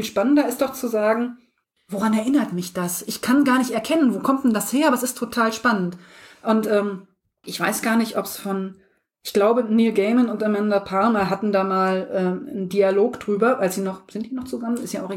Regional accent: Lower Saxony, Germany; Also ich komme nicht aus dem Osten, aber ich bin Südniedersachsen. Also nach Thüringen war es wirklich nicht weit. Ich komme aus der Ecke vom Harz raus.

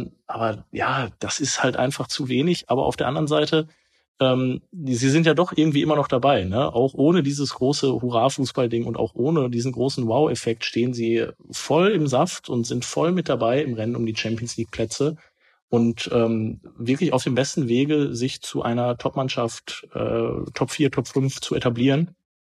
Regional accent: Bielefeld, North Rhine-Westphalia, Germany; Auch das ist ein Thema für mich als Bielefelder.

